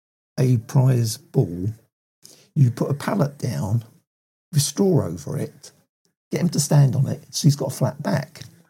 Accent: Hampton, London, United Kingdom; born there; also born or lived in Stevenage; I was born in Hampden in Middlesex.

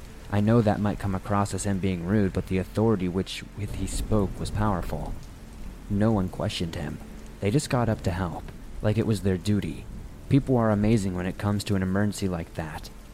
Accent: Newark, New Jersey, United States; That's going from Southern California to my hometown of Newark.

